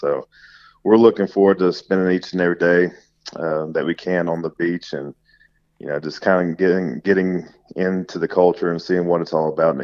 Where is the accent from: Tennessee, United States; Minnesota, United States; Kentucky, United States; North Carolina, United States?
Tennessee, United States; No, well, I'm originally from Tennessee, and we don't have a state income tax as well.